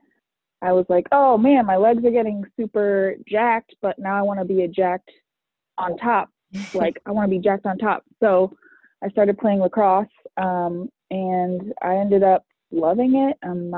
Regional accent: Northampton, Massachusetts, United States; I'm originally from Northampton, Massachusetts, which is like the western side, not the side of Boston. Super rural, very liberal.

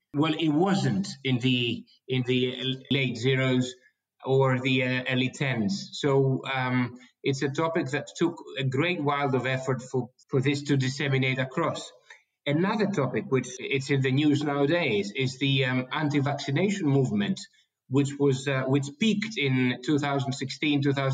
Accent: Greece; English is a second language; now in United Kingdom; In fact, I'm from Greece, but I did a lot of my studies in the UK in the 90s.

